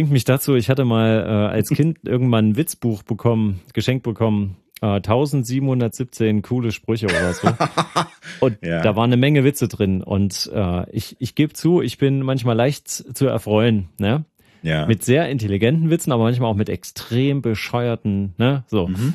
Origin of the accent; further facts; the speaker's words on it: Thuringia, Germany; ich komme aus Thüringen.